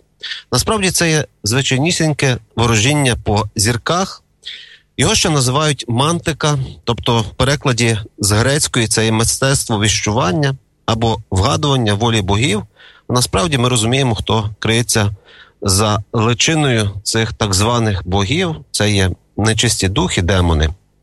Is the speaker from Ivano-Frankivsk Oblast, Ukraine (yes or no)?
yes; Ivano-Frankivsk, Ivano-Frankivsk Oblast, Ukraine; ну і в Франківську, моєму рідному місті